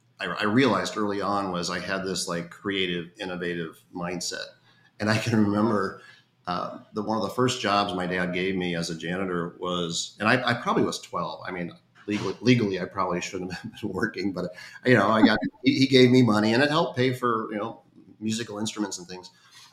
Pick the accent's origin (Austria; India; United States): United States; Midwest; And when I was young, so I grew up in the Midwest.